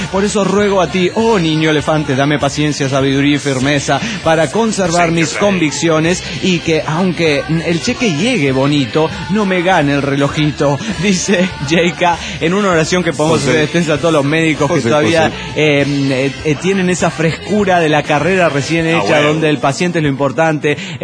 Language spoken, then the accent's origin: Spanish; Guadalajara, Jalisco, Mexico; de Guadalajara, Jalisco, México.